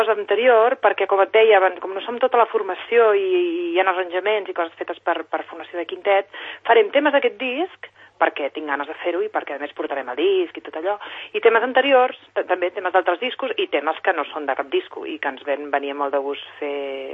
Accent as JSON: {"language": "Catalan", "town": "Sant Cugat del Vallès", "region": "Catalonia", "country": "Spain", "said": "jo soc de Sant Cugat"}